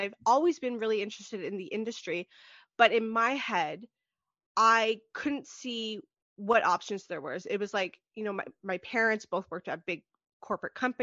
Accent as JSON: {"language": "English", "town": "Toronto", "region": "Ontario", "country": "Canada", "said": "I am from the Toronto area, and I realized that you guys had a studio after I moved provinces"}